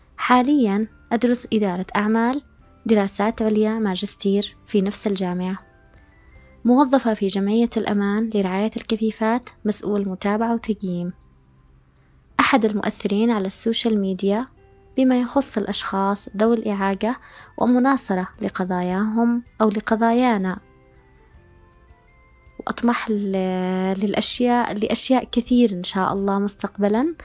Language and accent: Arabic; Sanaa, Amanat Al Asimah, Yemen; born there; من مواليد أمانة العاصمة، كفيفة البصر بسبب المياه البيضاء.